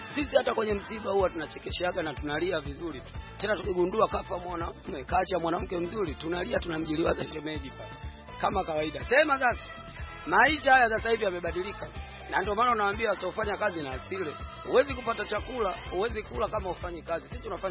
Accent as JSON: {"language": "Swahili", "region": "Morogoro", "country": "Tanzania", "said": "si tulizaliwa Mafacha. Lakini kwetu kabisa nilikotokea, nimetoka Morogoro, mimi ni Mnguru."}